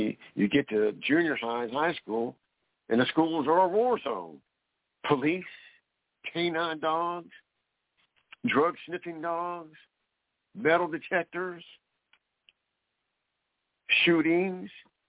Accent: California, United States; An occasional out west, because I grew up in California, because the gang problem, an occasional stabbing.

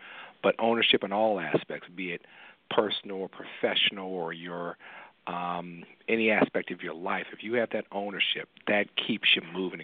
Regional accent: Philadelphia, Pennsylvania, United States; when I was growing up in North Philadelphia

